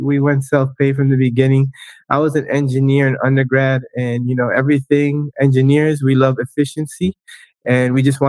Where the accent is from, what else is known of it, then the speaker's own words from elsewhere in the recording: Miami, Florida, United States; I was born and raised in Miami.